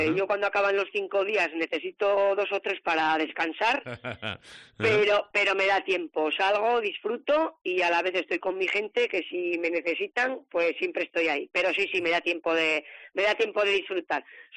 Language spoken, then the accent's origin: Spanish; Fontellas, Navarre, Spain; yo soy de Fontellas de siempre, y la verdad que es un pueblito